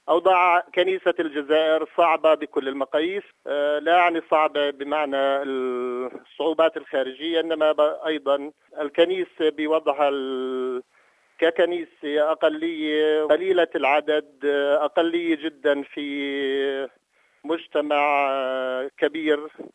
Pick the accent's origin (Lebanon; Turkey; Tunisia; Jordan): Jordan; كان يعرف أنني أنا قادم من الأردن